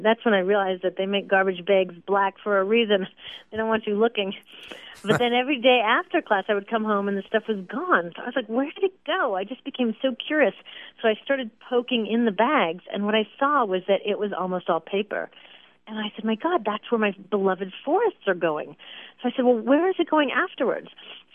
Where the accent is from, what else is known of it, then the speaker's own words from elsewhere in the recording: Pacific Northwest, United States; I grew up in the Pacific Northwest in a very environmentally oriented family and spent a lot of time in the forest of the North Cascades Mountains growing up.